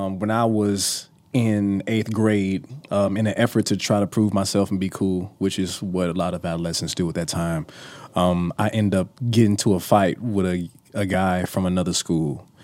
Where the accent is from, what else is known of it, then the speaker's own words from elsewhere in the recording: Chicago, Illinois, United States; So I'm born and raised in Chicago, the South Side of Chicago.